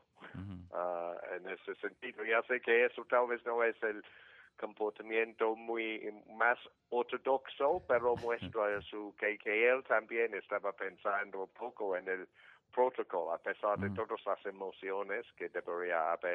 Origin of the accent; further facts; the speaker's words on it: England, United Kingdom; Yo, como en inglés, pienso primero